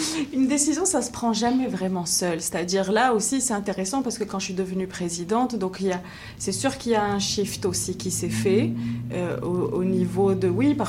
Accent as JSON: {"language": "French", "country": "Morocco", "tie": "born or raised there", "lives_now": "Montreal, Canada", "said": "Quand j'ai grandi au Maroc, j'étais quelqu'un de très normal, c'est avec un nom normal."}